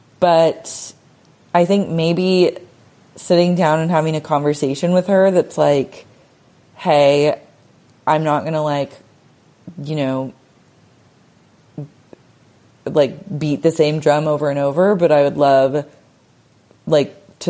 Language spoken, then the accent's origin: English; London, United Kingdom; now in Australia; Before I moved to Australia, I grew up in slash around London and worked as a journalist.